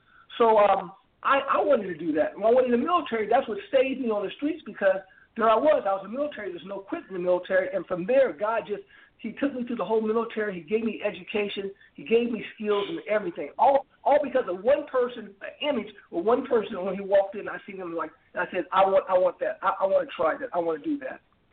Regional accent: St. Louis, Missouri, United States; I grew up in St. Louis. I grew up in the ghettos of St. Louis, so that's not new to anybody.

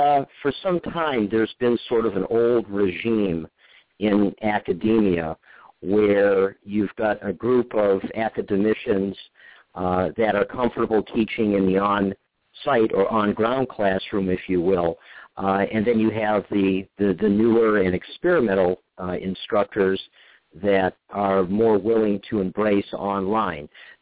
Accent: Massachusetts, United States; also born or lived in Michigan; I grew up in Massachusetts as well as Michigan and attended a variety of different schools.

